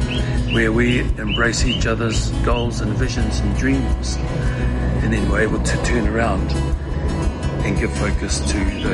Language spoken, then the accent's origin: English; Tauranga, Bay of Plenty, New Zealand; and I'm from Tauranga and from Waikato area.